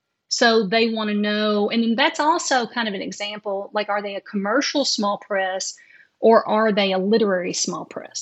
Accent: Sinking Fork, Kentucky, United States; I'm originally from Sinking Fork, Kentucky, which is a very rural. You know, very very rural. Like, we don't even have a post office anymore.

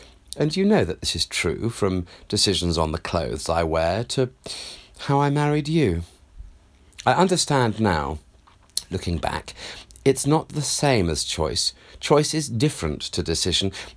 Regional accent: Ireland; Is it because we're Irish Catholic?

